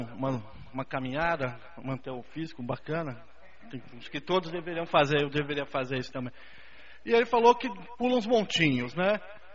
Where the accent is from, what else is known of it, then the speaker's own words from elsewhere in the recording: São Paulo, Brazil; é cultura da minha cidade, de onde eu vim, em São Paulo